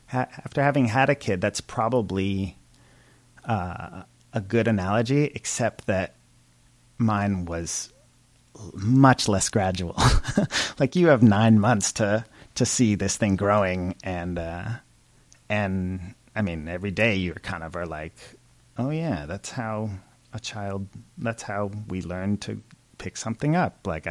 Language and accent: English; San Diego, California, United States; also born or lived in Long Island, United States / Chicago, United States; We moved to San Diego when I was really young, and then a couple years in Chicago, and then back to San Diego